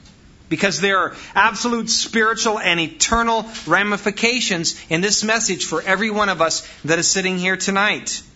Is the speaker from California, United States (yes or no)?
no; Wisconsin, United States; I mean, I'm from Wisconsin. I'm Norwegian, Hey, what's that got to do with me?